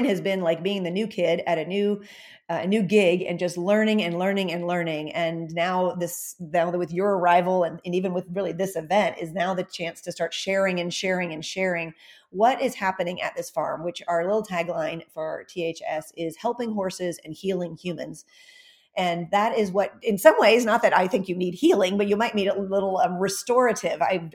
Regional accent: San Diego, California, United States; my hometown of San Diego had in a way with the racetrack. And myself, as a horse girl in San Diego, I knew of the racetrack, but I didn't understand it.

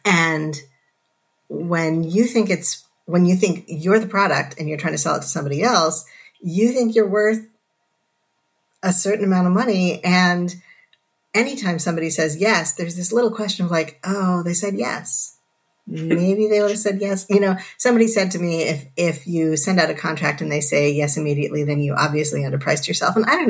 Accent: Connecticut, United States; So I grew up in southwestern Connecticut.

